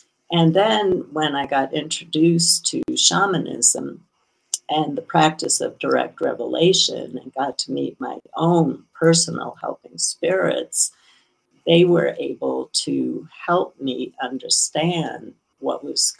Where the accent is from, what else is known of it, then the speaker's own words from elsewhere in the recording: Brooklyn, New York, United States; I grew up in Brooklyn. I grew up in an immigrant neighborhood where people were just trying to figure out how to eat.